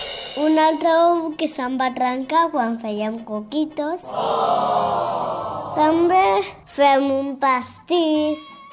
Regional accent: Sabadell, Catalonia, Spain; sóc de Sabadell.

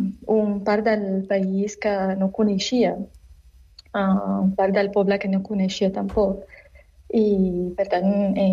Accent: Damascus, Damascus Governorate, Syria; Catalan is a second language; moved away as an adult; also born or lived in Homs; Soc d'Homs, però he marxat, he viscut tota la meva vida a Damasc.

